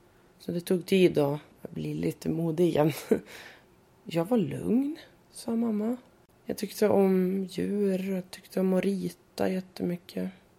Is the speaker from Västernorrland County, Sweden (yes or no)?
yes; Görse, Västernorrland County, Sweden; Jag är uppvuxen i en by som heter Görse. Som ligger 3 mil utanför Härnösand.